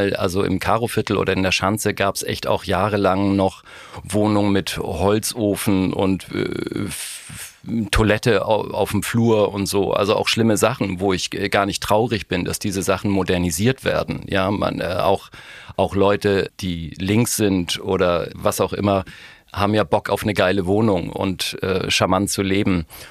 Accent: Hamburg, Germany; ich komme aus Mümmelmannsberg

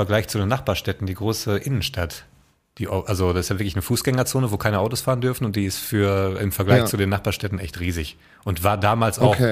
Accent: Essen, North Rhine-Westphalia, Germany; Da bin ich auch als Essener ganz ehrlich.

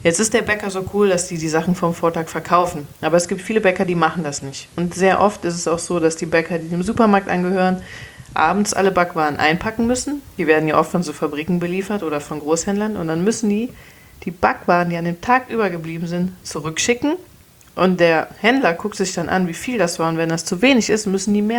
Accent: Cologne, North Rhine-Westphalia, Germany; als Kölner

